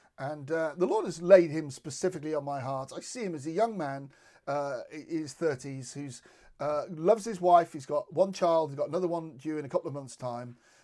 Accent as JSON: {"language": "English", "country": "United Kingdom", "said": "because of course we're British."}